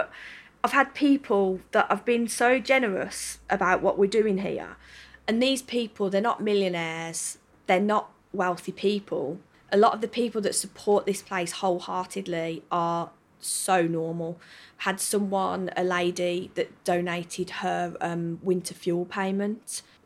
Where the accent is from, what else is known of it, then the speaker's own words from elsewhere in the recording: Birmingham, West Midlands, United Kingdom; But honestly, I'm so proud of being a Brummie, because community here is so important to a lot of people